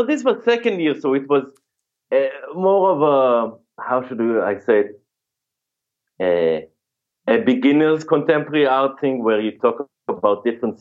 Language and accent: English; Jerusalem, Jerusalem District, Israel; now in Berlin, Germany; From Jerusalem.